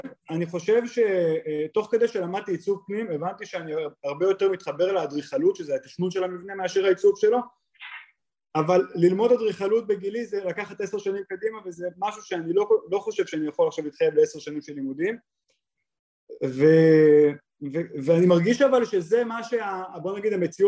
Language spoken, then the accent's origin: Hebrew; Tel Aviv, Tel Aviv District, Israel; אני בן 30, אני מתל אביב.